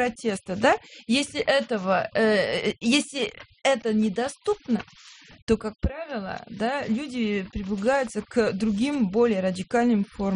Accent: France; Я из Франции.

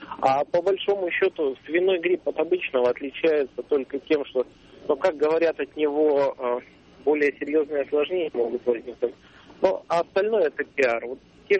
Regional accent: Chelyabinsk, Chelyabinsk Oblast, Russia; я из Челябинска.

